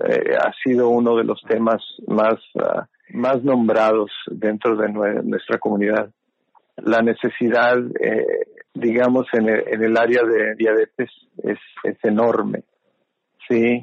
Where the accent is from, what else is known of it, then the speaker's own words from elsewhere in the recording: Mexico; yo soy mexicano, entonces siempre nos ha dolido mucho esa actitud.